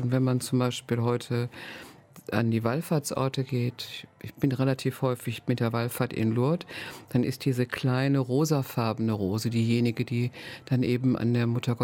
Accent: North Rhine-Westphalia, Germany; Ich stamme aus dem Ruhrgebiet

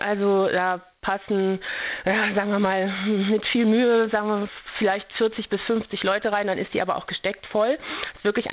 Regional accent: Northern Germany, Germany; now in Andernach, Germany; Also für mich ist meine Heimat jetzt hier Andernach, obwohl ich in Norddeutschland groß geworden bin. Und mein Mann und ich sind seit über 20 Jahren hier

